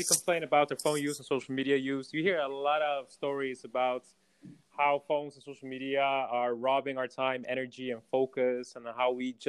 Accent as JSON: {"language": "English", "town": "Amsterdam", "region": "North Holland", "country": "Netherlands", "moved": "as an adult", "lives_now": "Dublin, Ireland", "said": "Yeah, I'm from Amsterdam, but now I'm in Dublin."}